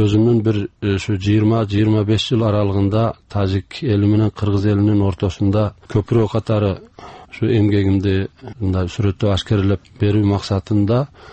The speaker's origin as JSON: {"language": "Kyrgyz", "region": "Naryn Region", "country": "Kyrgyzstan", "tie": "born or raised there", "said": "Мен өзүм туулуп өскөн жерим ошол Жергетал району."}